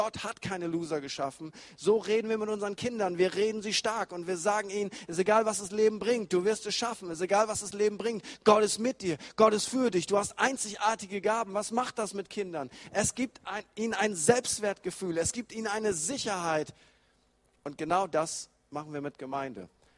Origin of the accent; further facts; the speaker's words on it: Northern Germany, Germany; Aber als Norddeutscher ist ein Jo auch für mich okay.